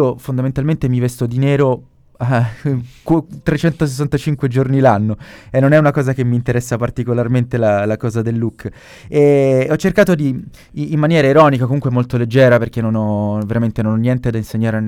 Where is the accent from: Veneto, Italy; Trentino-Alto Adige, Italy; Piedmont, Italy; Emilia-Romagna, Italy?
Piedmont, Italy; Turin; now in Rome, Italy; Io sono di Torino, ma abito a Roma da almeno 10 anni, ho perso il conto.